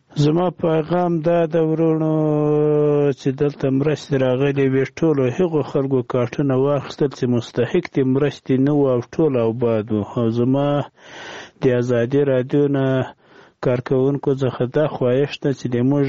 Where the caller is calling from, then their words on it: Sarobi, Paktika, Afghanistan; زه د پکتیکا دی ولایت سروبي دی ولسوالي خانی کله زه خبرې کوم.